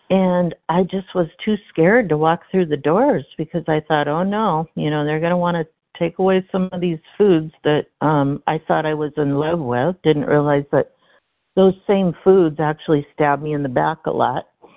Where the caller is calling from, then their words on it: Washington, United States; gratefully recovered from Washington State.